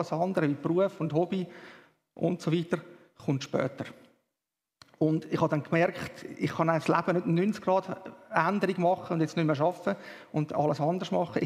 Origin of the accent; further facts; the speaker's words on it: Rapperswil, St. Gallen, Switzerland; Ich bin in Rapperswil aufgewachsen, also geboren und aufgewachsen, immer in der Freien Evangelischen Gemeinde tätig gewesen, heute Kirche im Prisma.